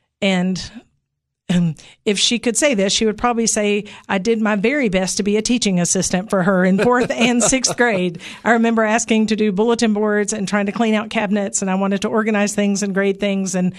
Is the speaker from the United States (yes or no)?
yes; Cookeville, Tennessee, United States; So I was raised in Cookeville. We moved to Cookeville when I was 6 months old. Both my parents worked at Tech.